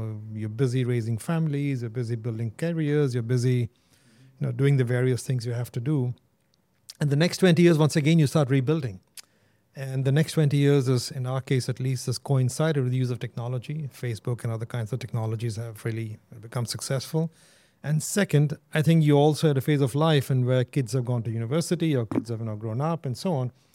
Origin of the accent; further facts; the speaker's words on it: India; moved away as an adult; now in United States; And I remember when I moved from India to the US as a student, the biggest learning I had was not necessarily about American culture.